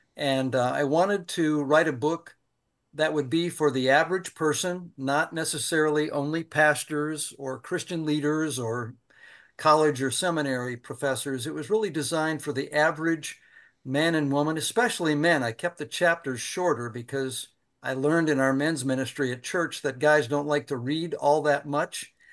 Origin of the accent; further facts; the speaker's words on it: Holland, Michigan, United States; I grew up in Holland, Michigan, and that's why I also am a Detroit Tigers fan